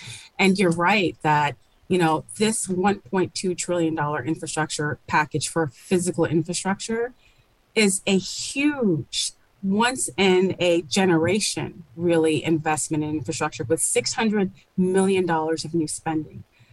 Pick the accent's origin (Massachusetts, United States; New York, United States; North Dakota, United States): New York, United States; I'm a New Yorker. I'm from New York. So I know that bridge in Trenton well.